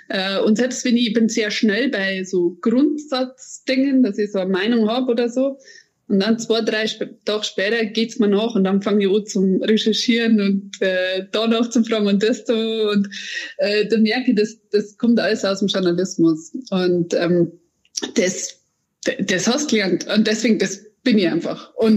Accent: Bavaria, Germany; ich komme her aus der Oberpfalz, aber nicht aus Tirschenreuth, sondern aus dem Süden, wo man auch ein bisschen niederbayerisch redet und ein bisschen Tankrintel und ein bisschen regensburgerisch, was Sprachinsel ist, ein oberösterreichische.

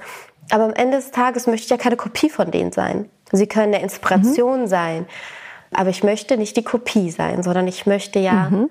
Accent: Sicily, Italy; ich komme aus Sizilien.

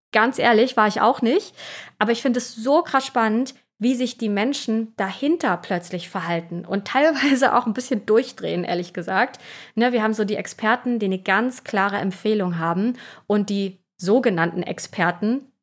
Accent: Wismar, Mecklenburg-Vorpommern, Germany; Der lag ja lange vor Wismar und der Insel Pöhl. Und vielleicht wisst ihr das, das ist meine Heimat. Genau da bin ich aufgewachsen. Da habe ich ganz viel Zeit verbracht und tue das immer noch.

